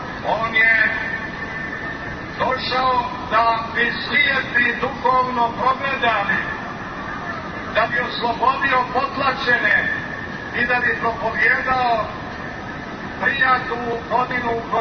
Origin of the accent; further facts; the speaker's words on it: Montenegro; born there; Mi smo ovdje u Crnoj Gori rođeni. Upravo sam došao iz Bara